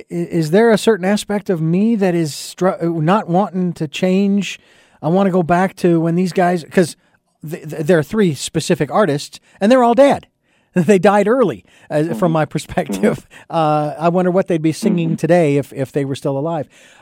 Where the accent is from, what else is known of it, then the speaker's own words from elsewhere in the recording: Phoenix, Arizona, United States; I remember as a kid growing up in Phoenix